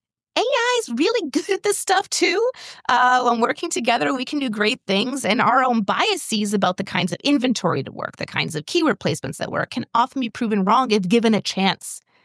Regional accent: Canada; I'm Canadian.

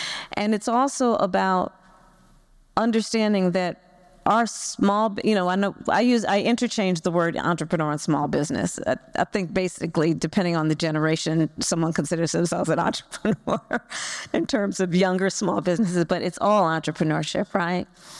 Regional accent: California, United States; As you all know, I'm from California, from the Bay Area.

